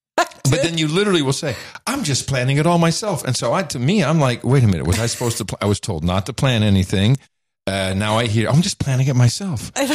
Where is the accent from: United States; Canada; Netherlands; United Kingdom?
Netherlands; the culture that I grew up in the Netherlands is the birthday.